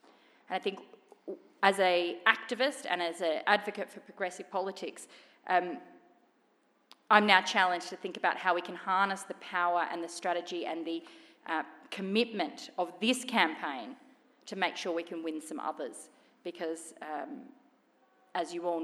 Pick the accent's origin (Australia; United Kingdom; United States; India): Australia; I felt so empowered as a citizen, as an Australian, on that day and on that night.